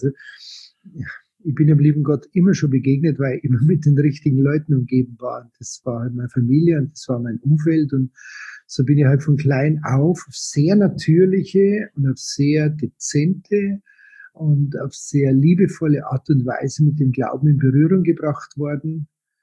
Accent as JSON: {"language": "German", "town": "Munich", "region": "Bavaria", "country": "Germany", "tie": "born there", "said": "Ich bin gebürtig aus München, geboren 1960."}